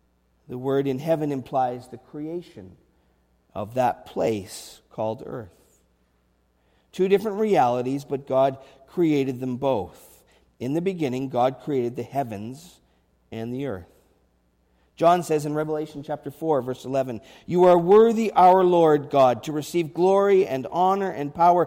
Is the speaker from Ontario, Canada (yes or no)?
no; Winnipeg, Manitoba, Canada; I grew up in Winnipeg. Winnipeg's a little different.